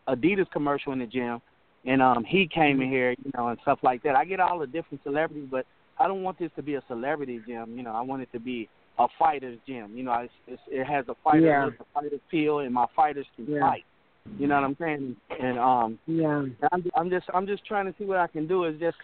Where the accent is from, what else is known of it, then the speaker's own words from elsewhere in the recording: Cincinnati, Ohio, United States; I'm originally from Cincinnati.